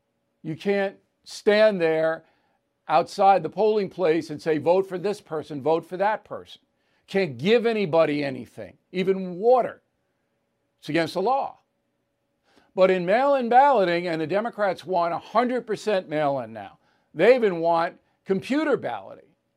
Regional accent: United States; The big thing for me as an American citizen is we don't require an ID in this new bill.

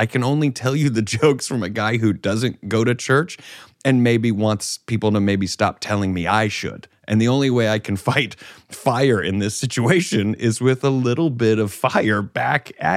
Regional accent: Greenville, South Carolina, United States; I did Greenville.

